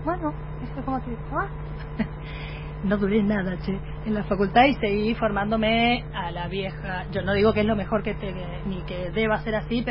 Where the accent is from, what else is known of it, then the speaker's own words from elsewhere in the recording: Mendoza, Argentina; yo vengo de Mendoza, somos mendocinos, son mis vinos.